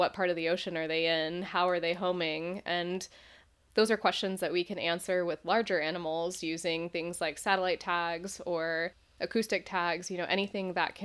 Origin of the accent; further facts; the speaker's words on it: Boise, Idaho, United States; yeah, I was born and raised in Boise, actually.